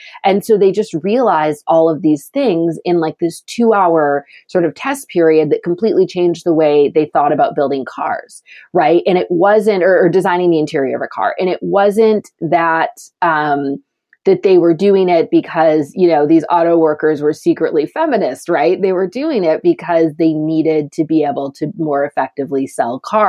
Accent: Michigan, United States; I'm from Michigan. And so the big three automakers are way heavy on all of our minds there.

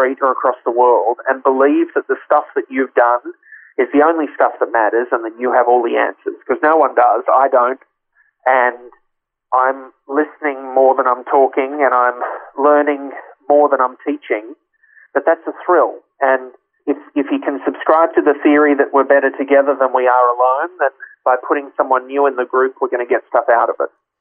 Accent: Australia; now in Canada; because I'm Australian, obviously, and Australians act this way. And then you move to Canada

